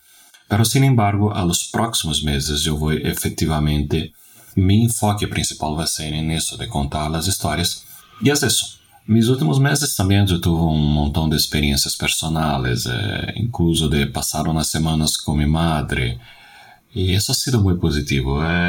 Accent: Belém, Pará, Brazil; un grupo de usuarios llamados Tasafo, que es de mi ciudad natal, Belén.

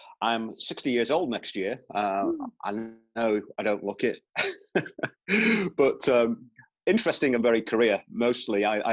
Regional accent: Liverpool, North West England, United Kingdom; moved away as an adult; now in Yorkshire, United Kingdom; I was born in Merseyside in Liverpool, and I lived over there for the first 23 years of my life. And then in 1984, I was an adopted Yorkshireman. I moved across the Pennines, my passport was stamped, and I've been in Yorkshire ever since 1984.

